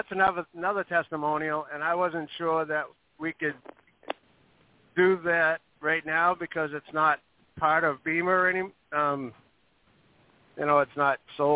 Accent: Lancaster, Pennsylvania, United States; Hi there. … I'm from the Lancaster area of Pennsylvania. Is where I live now.

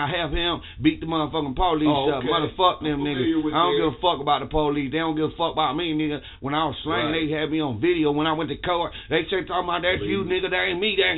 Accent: Mississippi, United States; Hey, what's up, man? I'm from Mississippi, nigga.

